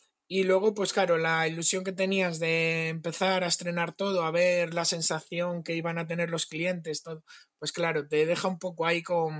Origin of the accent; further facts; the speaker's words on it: León, Castile and León, Spain; yo soy de León, voy a una feria de Madrid